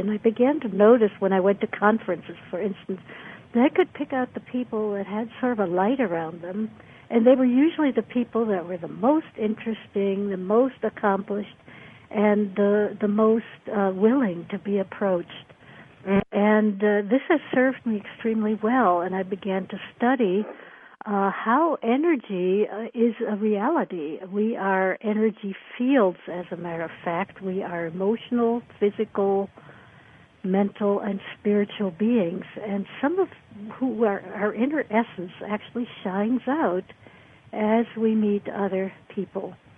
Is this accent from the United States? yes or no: no; Berlin, Germany; So I was in Berlin, and alone